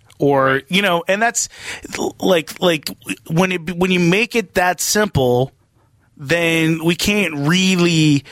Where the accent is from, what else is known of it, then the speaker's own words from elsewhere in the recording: United States; I'm an American. I can understand patriotism.